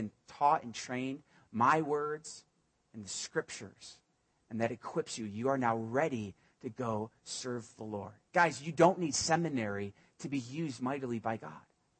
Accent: East Coast, United States; also born or lived in Puerto Rico; now in Albuquerque, United States; I grew up in the East Coast. I lived in Puerto Rico as a missionary for many years. I was established there.

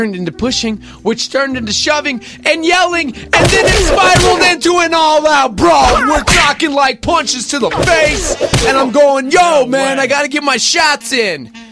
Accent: Brooklyn, New York, United States; All right, so growing up in Brooklyn... It was pretty tough, you know.

